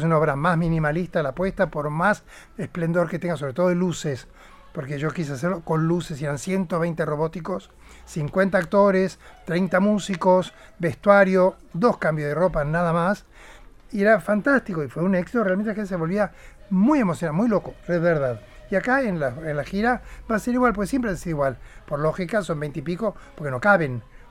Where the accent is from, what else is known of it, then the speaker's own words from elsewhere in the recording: Argentina; Yo soy argentina, con las limitaciones de mi país, con los cortes de luz en el teatro